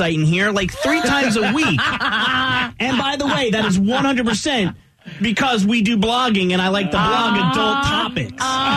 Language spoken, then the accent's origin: English; Pennsylvania, United States; also born or lived in New Jersey; up north, Roy, where Loren and I grew up in Pennsylvania and in the New Jersey area, we grew up with something called a basement.